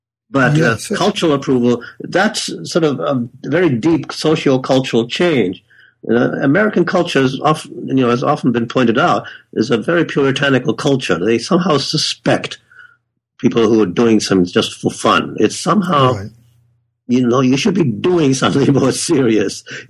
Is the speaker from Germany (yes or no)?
yes; Germany; I lived in Germany I was born in Germany in 1936, so I experienced Second World War in Germany.